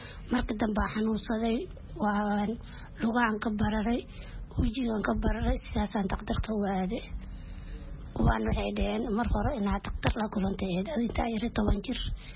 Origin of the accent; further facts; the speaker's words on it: Mogadishu, Banaadir, Somalia; Waxaan u imaaday caafimaad, waxaan ka imaaday Soomaaliya Muqdisho.